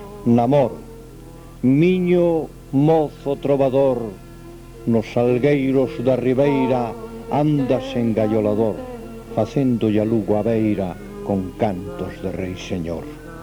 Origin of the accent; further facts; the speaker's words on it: Galicia, Spain; Para min, sería unha honra o ser o derradeiro segrel da miña terra, da miña Galicia.